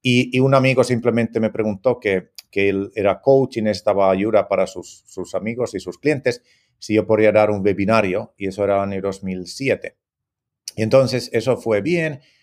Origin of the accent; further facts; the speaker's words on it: Finland; born there; Spanish is a second language; moved away; also born or lived in Mexico / Italy; luego viví como 5 meses en Miami y anteriormente de esto también he vivido en México e Italia y luego he estudiado en Finlandia, que es mi país natal, entonces sí, pero aquí 20 años.